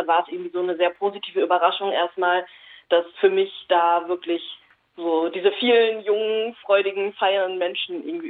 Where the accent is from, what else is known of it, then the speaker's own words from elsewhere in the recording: Münster, North Rhine-Westphalia, Germany; ich komme aus dem Ruhrpott, genau, aus Münster